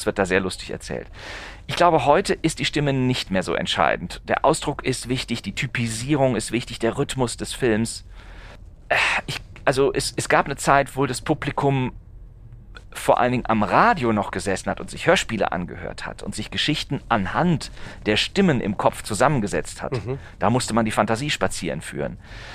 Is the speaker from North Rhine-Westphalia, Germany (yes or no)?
yes; North Rhine-Westphalia, Germany; Ich bin in Nordrhein-Westfalen aufgewachsen, hatte also immer die Radioprogramme des WDR.